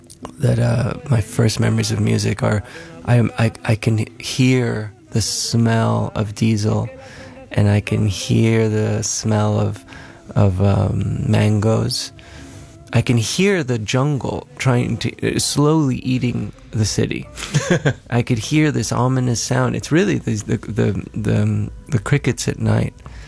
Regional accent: Caracas, Capital District, Venezuela; Well, I grew up in Venezuela, in Caracas, Venezuela

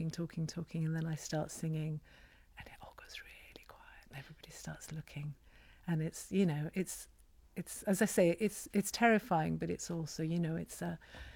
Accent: Pakistan; first language Urdu; English is a second language; Partly it's in Urdu. I'm an Urdu speaker. I'm from Pakistan.

